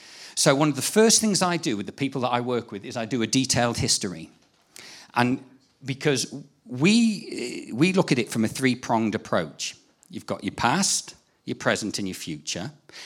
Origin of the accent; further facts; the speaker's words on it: Birmingham, West Midlands, United Kingdom; And we are from Birmingham. I go to a church in Selly Oak, in Elim Church.